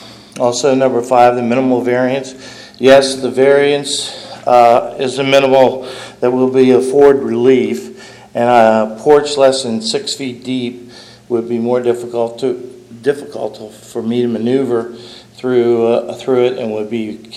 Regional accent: Maryland, United States; I am from Montgomery County, Maryland. I came up here to get away from the rat race down here, and I came to Sussex County because I lived up in Ocean View one time.

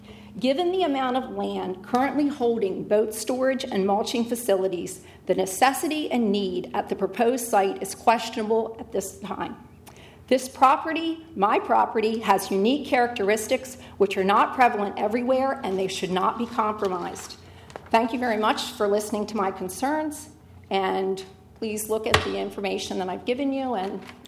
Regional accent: Milton, Delaware, United States; now in Lewes, United States; a lifelong resident of Sussex County. I grew up in Milton.

